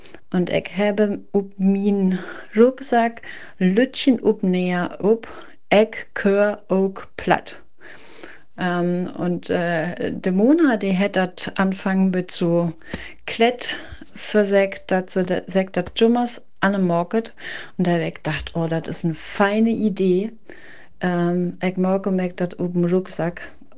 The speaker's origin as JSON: {"language": "German", "town": "Tündern", "region": "Lower Saxony", "country": "Germany", "said": "Ich komme aus Tünnern, das ist in der nächste Bihameln. Und Tünnern ist tatsächlich noch so ein Dörpe, da gehört sie auch noch ein Beten platt."}